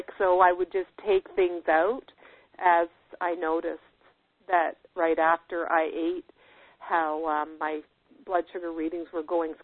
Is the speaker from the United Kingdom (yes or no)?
no; Canada; the strips, I'm from Canada, were going to bankrupt me.